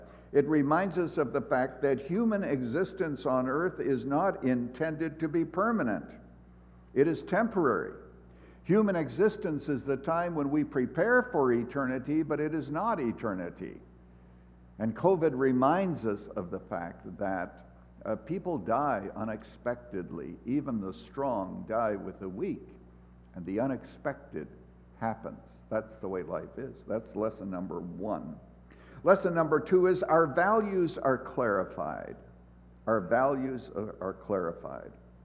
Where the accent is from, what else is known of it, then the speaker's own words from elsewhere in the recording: Canada; now in United States; I came to America from Canada and became a Cub fan